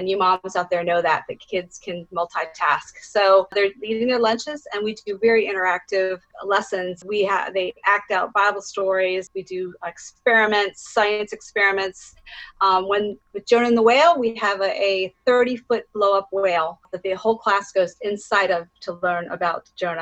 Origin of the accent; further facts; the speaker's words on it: Lancaster, Pennsylvania, United States; I am from Lancaster, Pennsylvania, in Amish country area, farmlands, lovely place.